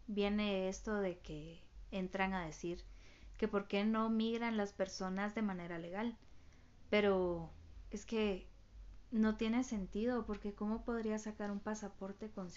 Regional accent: Guatemala; nosotros somos guatemaltecos, pues tenemos esa facilidad que podemos pedir una residencia de trabajo al tener un nivel, pues, medio de inglés

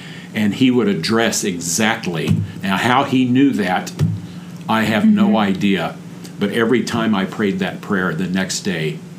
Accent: Junction City, Kansas, United States; I grew up in Junction City, Kansas.

